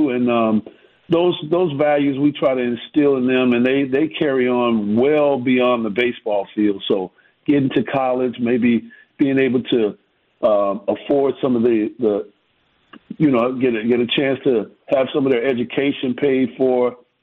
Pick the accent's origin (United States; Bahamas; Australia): United States; Chicago, Illinois; You know, growing up in Chicago, if we didn't play every sport, we were going to be outcasts in the neighborhood.